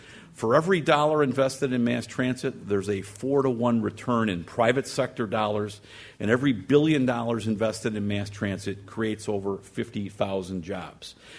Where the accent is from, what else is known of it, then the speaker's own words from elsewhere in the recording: Chicago, Illinois, United States; I grew up on Magnolia Street, 3753 North Magnolia, right in the shadow of Wrigley Field.